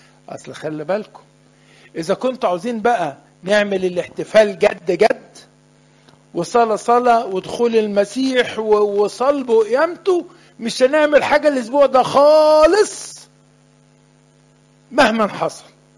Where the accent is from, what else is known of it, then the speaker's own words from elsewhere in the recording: Egypt; بس احنا متعودين مصريين ده لحن جنازه،